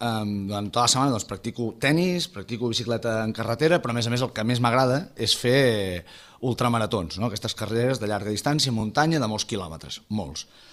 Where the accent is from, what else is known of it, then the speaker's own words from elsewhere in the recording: Montblanc, Catalonia, Spain; jo sóc de Montblanc, no? I la meva parella és de Móra la Nova.